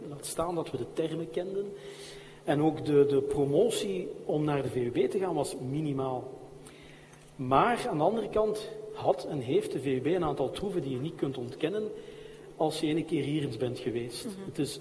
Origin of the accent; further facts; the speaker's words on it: Hasselt, Flanders, Belgium; En ik moet eerlijk zeggen, ik kom van Hasselt